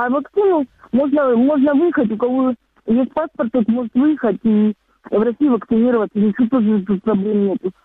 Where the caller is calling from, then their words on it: Donetsk Oblast, Ukraine; Донецкая область.